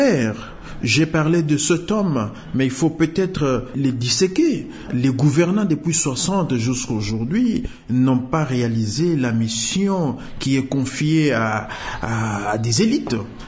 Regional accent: DR Congo

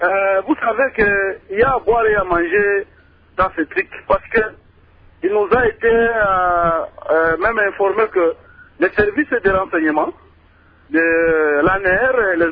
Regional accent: Kamako, Kasaï, DR Congo; je viens de Kamako

